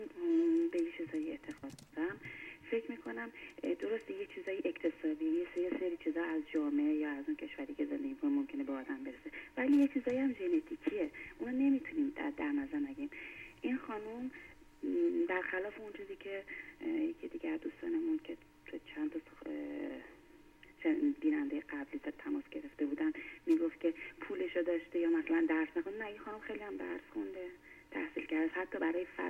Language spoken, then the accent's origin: Persian; Iran; من به عنوان یک ایرانی